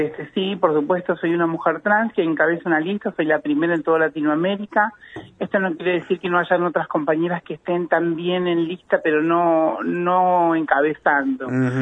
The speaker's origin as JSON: {"language": "Spanish", "town": "Comodoro Rivadavia", "region": "Chubut", "country": "Argentina", "tie": "born or raised there", "said": "Por supuesto, nacida, criada en Comodoro Rivadavia, sí, tal cual lo decís vos"}